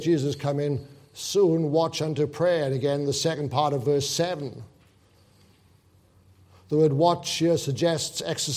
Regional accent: Wales, United Kingdom; my hometown, which is not far from where the Welsh Revival took place

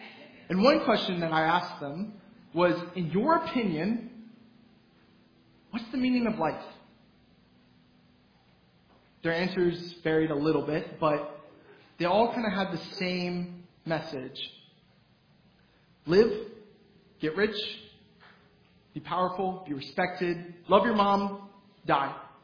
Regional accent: United States; But as American Gentiles, we have plenty of things that we will sacrifice our entire life for.

